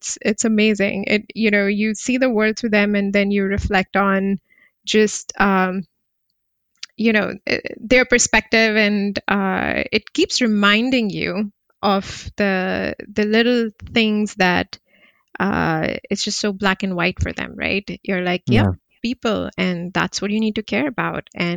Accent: Kuwait; I was born and brought up in Kuwait. And I was there during the 1990 Gulf War, or when Iraq invaded Kuwait. And I was in fourth grade.

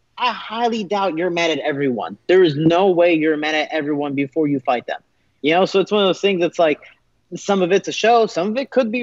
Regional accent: Chicago, Illinois, United States; You know, I'm from Chicago, so I know how it is.

